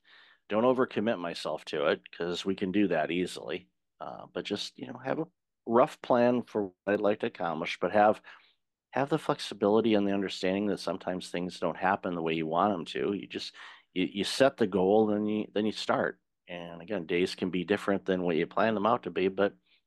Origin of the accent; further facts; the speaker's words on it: Detroit, Michigan, United States; I'm originally from Detroit. And in downtown Detroit, there is a statue of Joe Louis, the late boxer's fist.